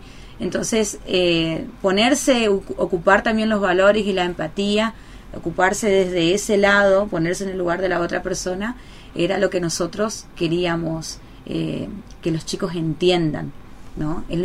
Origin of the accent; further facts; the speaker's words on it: Argentina; Algo que nos llena totalmente de historia como argentinos